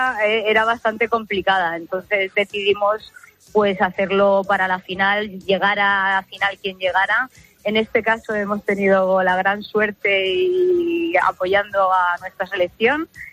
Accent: Spain; A ver, yo como española que soy, con la roja.

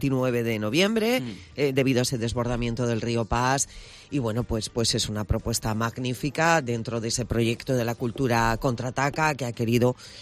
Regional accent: Pontejos, Cantabria, Spain; que estamos hablando de mi pueblo Pontejos.

